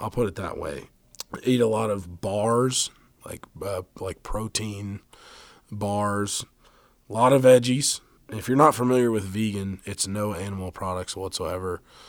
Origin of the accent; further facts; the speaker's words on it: North Carolina, United States; So I'm born and raised in North Carolina, obviously a huge Carolina Panthers fan.